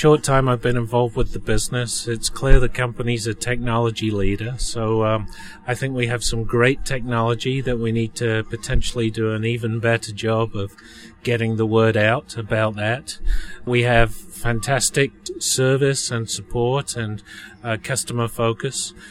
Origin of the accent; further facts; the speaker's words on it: England, United Kingdom; now in United States; I'm originally from England, moved here in 1987, so 32 years in the flooring industry in the U.S.